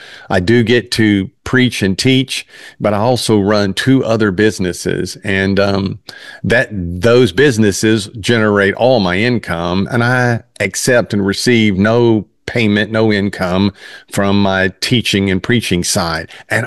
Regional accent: Mississippi, United States; also born or lived in Memphis; I was born in Memphis and then raised in Mississippi. So we had lots and lots of cotton fields down in Mississippi.

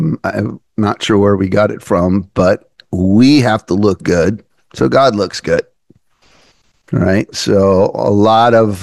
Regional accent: Milwaukee, Wisconsin, United States; I grew up in Milwaukee, a Roman Catholic.

